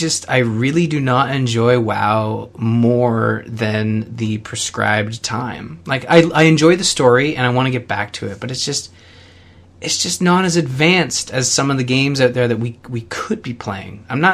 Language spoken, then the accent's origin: English; Canada; we're both polite because we're from Canada.